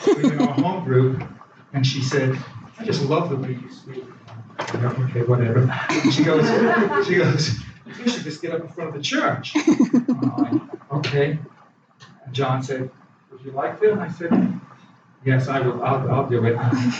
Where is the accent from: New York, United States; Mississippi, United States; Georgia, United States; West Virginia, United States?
New York, United States; Queens; born there; I was born in Queens, New York, and my brother and I was the oldest, and I came 2.5 years later.